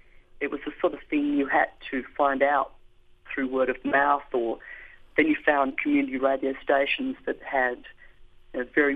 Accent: Melbourne, Victoria, Australia; I certainly had no female role models at all growing up in Melbourne, Australia.

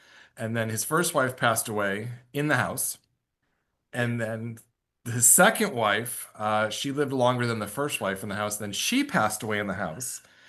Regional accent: Connecticut, United States; also born or lived in Arizona; now in Illinois, United States; He's from Michigan. I'm from Connecticut.

